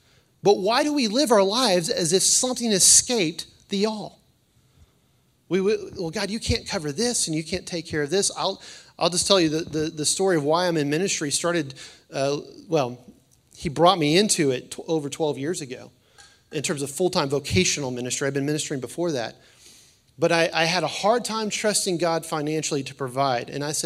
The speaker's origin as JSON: {"language": "English", "region": "Texas", "country": "United States", "tie": "born or raised there", "said": "I grew up over in Smithson Valley area, and we had this huge hill that was at least a quarter of a mile long down"}